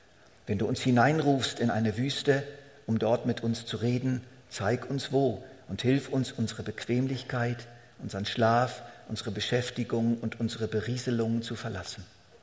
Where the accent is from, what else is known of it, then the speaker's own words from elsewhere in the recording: Switzerland; Das ist einfach nun mal unsere Verpflichtung als Schweizer.